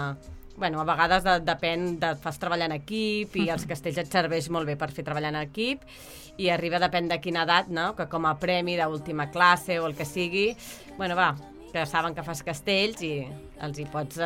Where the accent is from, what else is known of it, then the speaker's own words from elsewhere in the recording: Bràfim, Catalonia, Spain; a Bràfim, jo que sóc de Bràfim